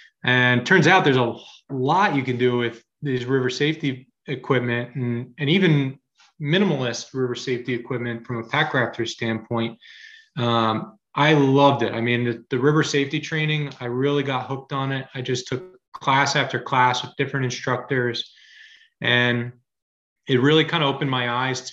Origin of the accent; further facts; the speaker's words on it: New Jersey, United States; And I said, hey, I'm from New Jersey and I want to do the Alaska Mountain Wilderness Classic.